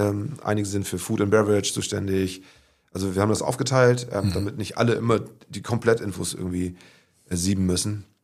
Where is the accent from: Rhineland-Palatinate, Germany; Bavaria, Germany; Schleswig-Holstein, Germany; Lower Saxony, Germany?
Schleswig-Holstein, Germany; Pinneberg; Ich bin tatsächlich gebürtiger Pinneberger.